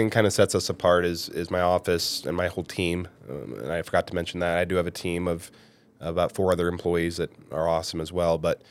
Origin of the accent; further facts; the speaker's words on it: Wisconsin, United States; born there; Yeah, no, I was born in Wisconsin.